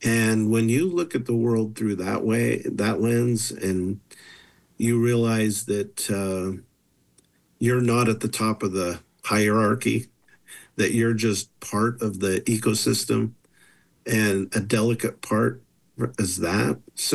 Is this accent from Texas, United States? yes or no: no; Utah, United States; So yeah, I'm the former chairman of the Shoshone Nation, but I grew up in Utah my whole life, and I attended the University of Utah and ended up graduating from Weber State.